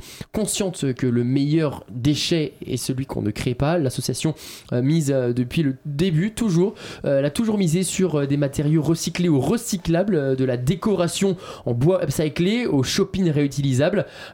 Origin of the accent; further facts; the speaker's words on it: Brittany, France; je vous emmène maintenant du côté de ma région natale, en Bretagne